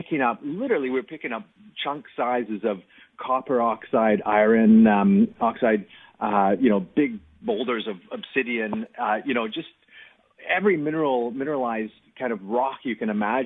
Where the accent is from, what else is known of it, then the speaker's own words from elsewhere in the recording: British Columbia, Canada; growing up on the West Coast here in Canada, I've been in love with mountains since I was a child.